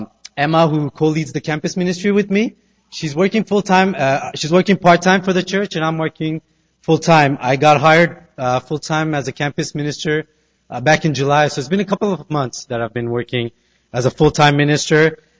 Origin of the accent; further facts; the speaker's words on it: Montreal, Quebec, Canada; accent: Quebecois; I myself have grown up in Quebec. I was born in Montreal, raised by two Pakistani parents who immigrated from Pakistan. So I studied my whole life in French. So I do have a bit of a Quebecois accent myself